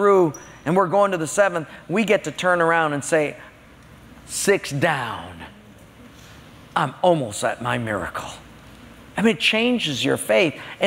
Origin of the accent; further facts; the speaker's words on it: Palolo, Hawaii, United States; Now, I'm from Palolo. I don't need these things.